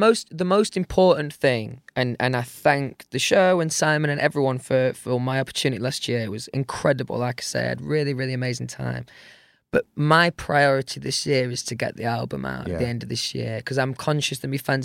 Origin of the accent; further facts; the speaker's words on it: Doncaster, Yorkshire and the Humber, United Kingdom; I grew up in Doncaster, so I was maybe a little bit younger than the average.